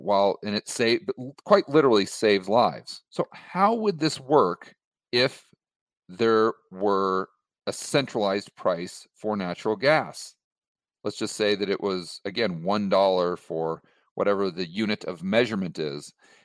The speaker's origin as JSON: {"language": "English", "country": "United States", "tie": "born or raised there", "said": "It just seems normal and intuitive for us growing up in the United States."}